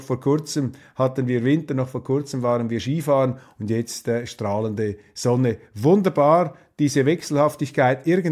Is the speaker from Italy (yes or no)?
no; Switzerland; was uns als Schweizer natürlich besonders freut